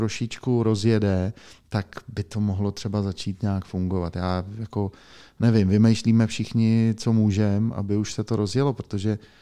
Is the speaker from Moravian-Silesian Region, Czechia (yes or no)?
no; Prague, Czechia; ale jako my Pražáci třeba. A ono se máme furt samý výhody samozřejmě proti všem, že jo? Protože jsme Praha.